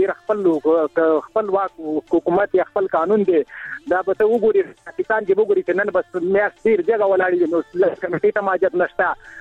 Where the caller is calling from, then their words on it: Nangarhar, Afghanistan; زه په ننګرهار کې یم د ستګرم ولسوالۍ.